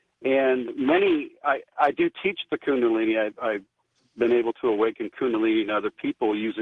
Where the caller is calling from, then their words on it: Sonoma, California, United States; and I'm calling from Sonoma.